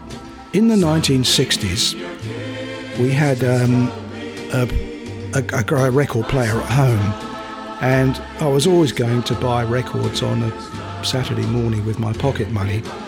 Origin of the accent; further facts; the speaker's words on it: Bexhill-on-Sea, South East England, United Kingdom; also born or lived in London; Yeah, and lived and grew up by the seaside in a little town called Bexhill-on-Sea in Sussex. And that's where I spent my whole childhood.